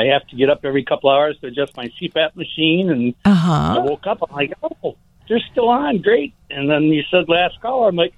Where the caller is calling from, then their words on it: Hanover Park, Illinois, United States; Hey, I'm not calling from the top of the tree, but I'm calling from Hanover Park.